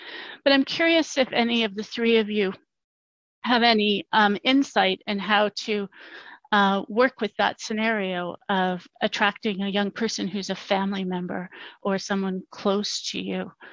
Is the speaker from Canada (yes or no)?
yes; Canada; I'm Canadian, and I just came back from Canadian Thanksgiving visiting my family